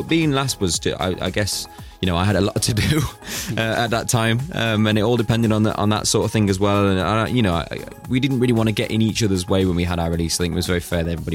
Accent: Birmingham, West Midlands, United Kingdom; I've been watching Peaky Blinders because they were all from Brum as well, obviously. I'm from Bodoid.

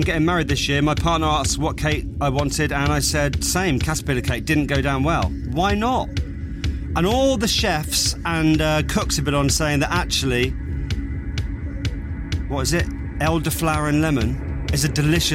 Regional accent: Eastleigh, South East England, United Kingdom; I'm from Eastleigh.

